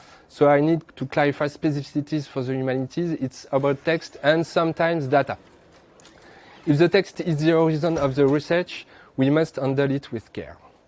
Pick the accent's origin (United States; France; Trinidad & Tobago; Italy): France; English is a second language; now in Montreal, Canada; I'm 36 and I'm from Montreal, but I'm French. You have already figured it with my beautiful accent.